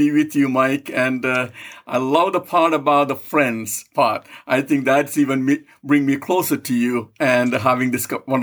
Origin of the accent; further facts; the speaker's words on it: Kerala, India; I was several thousand miles away from my home state where I grew up. And I grew up in the southern part of India, a state known as Kerala.